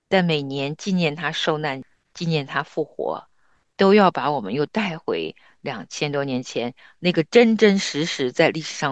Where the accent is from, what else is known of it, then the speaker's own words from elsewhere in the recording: North China Plain, China; 我其实是出生在爷爷奶奶的身边，出生在小乡村里，然后长在华北大平原的，跟爷爷奶奶一起长到差不多快6岁，才回到城市跟爸爸妈妈住在一起的